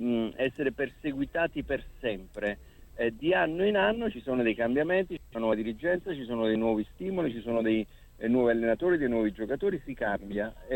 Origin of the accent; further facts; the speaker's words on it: Naples, Campania, Italy; Non perché da napoletano e voglio in qualche modo sminuire determinate cose